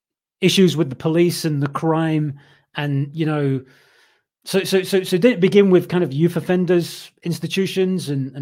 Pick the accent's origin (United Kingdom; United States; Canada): United Kingdom; Scotland; And like I said, I grew up in Scotland.